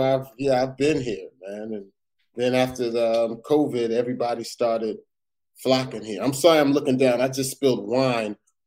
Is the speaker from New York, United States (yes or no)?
no; Perth Amboy, New Jersey, United States; the first time I ever touched the mic and told a joke was, in my hometown, Perth Amboy, New Jersey.